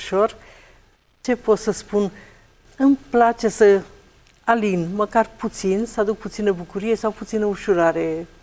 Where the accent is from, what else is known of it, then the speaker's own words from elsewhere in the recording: Sfântul Gheorghe, Covasna County, Romania; Sunt din Sfântul Gheorghe, județul Covasna, 66 de ani